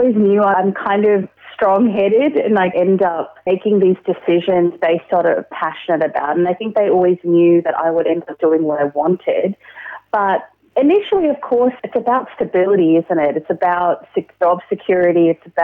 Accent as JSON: {"language": "English", "country": "New Zealand", "tie": "born there", "said": "Well, I was born in New Zealand, but my mother is from Bangalore, South India, and then she also grew up in Chennai."}